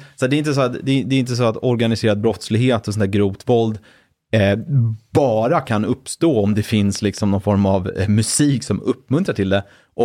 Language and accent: Swedish; Brunna, Stockholm County, Sweden; born or raised there